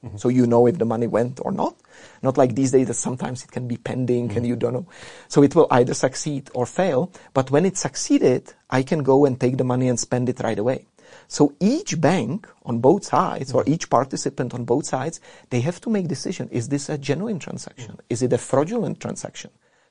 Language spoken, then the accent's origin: English; Canada; I came from Canada, so the Western world